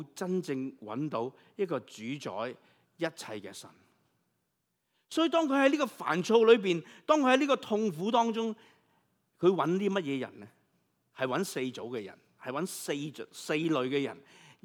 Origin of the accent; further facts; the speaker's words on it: China; 因为我们中国人就是这样。